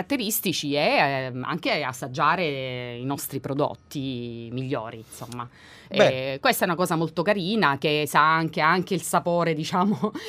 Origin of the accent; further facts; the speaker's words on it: Apulia, Italy; Io sono salentina